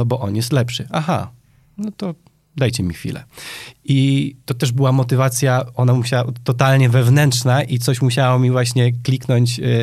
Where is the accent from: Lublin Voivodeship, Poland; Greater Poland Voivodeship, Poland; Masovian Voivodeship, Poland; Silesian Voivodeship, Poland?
Silesian Voivodeship, Poland; Częstochowa; Ja jestem z Częstochowy, więc u nas funkcjonowała w dużej mierze, byłem członkiem … przez jakiś czas